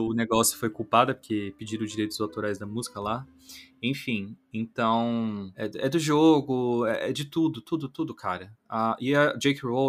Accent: Brazil; eu sou muito brasileiro mesmo, né? Todo mundo olha pra mim e fala, ei, brasileiro.

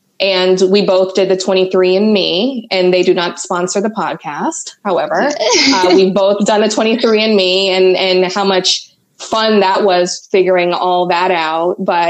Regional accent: Jamaica; growing up in Jamaica, I never really paid attention to any of it.

